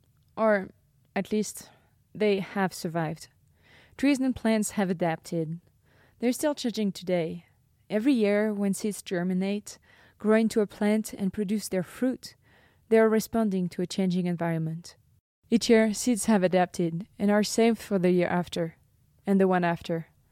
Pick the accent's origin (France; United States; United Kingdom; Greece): France; Growing up in France, I used to say that I would be lucky if I managed to keep a cactus alive.